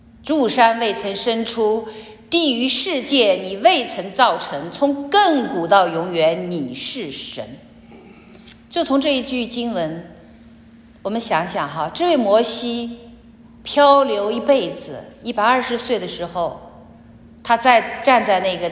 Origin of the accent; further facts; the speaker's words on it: Shenzhen, Guangdong, China; also born or lived in Zhangye; now in Canada; 我是从中国深圳来的，我们在深圳也有家， 在加拿大也有家。我的老家是兰州哈，张掖那个地方，